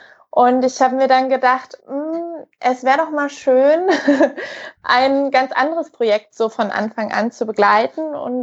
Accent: Munich, Bavaria, Germany; Ich bin gebürtige Münchnerin, bin 32 Jahre

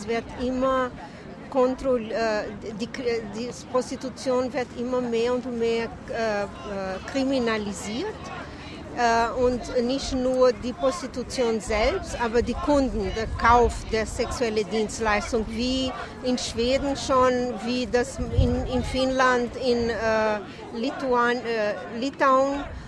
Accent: Brazil; German is a second language; now in Germany; Ich komme aus Brasilien und lebe in Deutschland.

